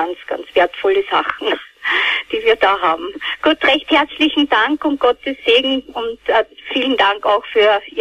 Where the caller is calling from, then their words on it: Geinberg, Upper Austria, Austria; ich komme aus Geinberg in Oberösterreich.